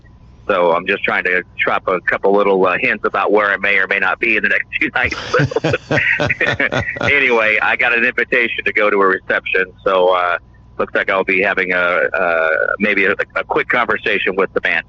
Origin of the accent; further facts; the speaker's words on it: Kansas, United States; You know, I'm from Kansas.